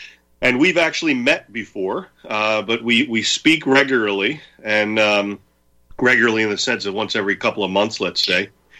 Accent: United States; born there; Myself, I was born here, so I'm an American by accident.

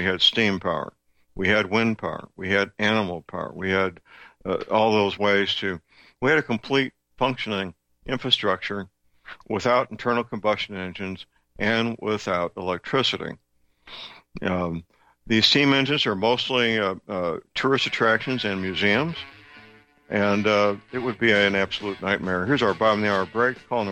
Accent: Missouri, United States; most of them at Whiteman Air Force Base in here in my home state.

